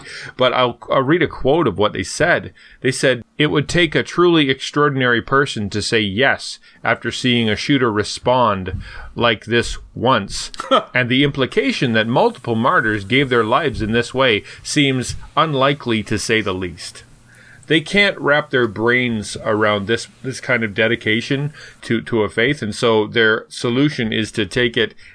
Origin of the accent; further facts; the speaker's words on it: Canada; Even though I'm a Canadian and he probably won't be the Republican candidate